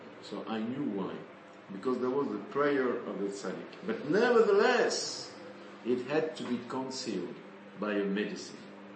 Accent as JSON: {"language": "English", "town": "Grenoble", "region": "Auvergne-Rhône-Alpes", "country": "France", "tie": "born or raised there", "second_language": "English", "said": "In my hometown in Grenoble"}